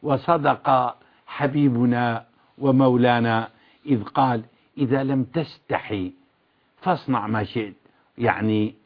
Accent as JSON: {"language": "Arabic", "country": "Syria", "said": "العتبي عندنا في سوريا ناقص نعل"}